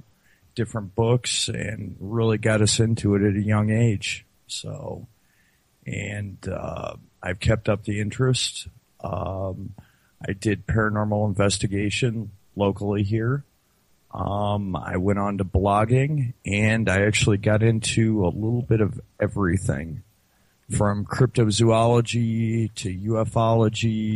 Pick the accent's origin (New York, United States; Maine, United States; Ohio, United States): Ohio, United States; Toledo; I'm from Toledo, Ohio.